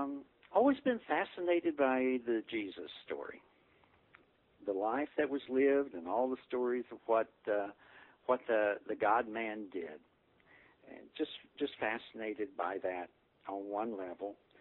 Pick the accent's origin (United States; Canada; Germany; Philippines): United States; Tennessee; I happened to be back in my home state of Tennessee at the time.